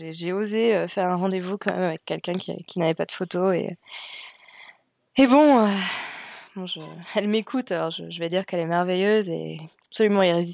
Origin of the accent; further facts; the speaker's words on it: Nantes, Pays de la Loire, France; Non, je suis nantaise à la base. Je suis nantaise